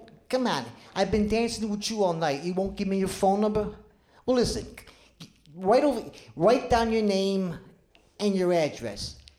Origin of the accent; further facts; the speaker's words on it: Buffalo, New York, United States; These are some fascinating sounds that I remember growing up in Buffalo.